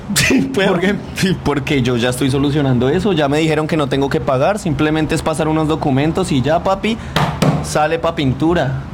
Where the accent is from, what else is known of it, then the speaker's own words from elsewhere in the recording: Bogotá, Colombia; yo soy un rolo que sí sabe bailar como nadie lo espera.